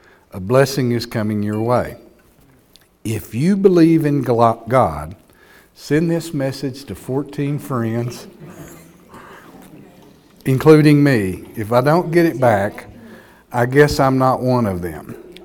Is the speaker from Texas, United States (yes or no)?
yes; Texas, United States; You know, someone would say, where are y'all from? Everybody else would say, the States. Everybody in my family, without fail, Texas.